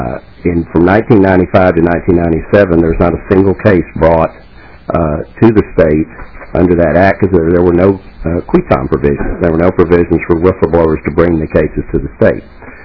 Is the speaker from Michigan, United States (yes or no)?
no; Austin, Texas, United States; As you might notice from my accent, I'm from a little farther south of here than Minnesota, from Austin, Texas.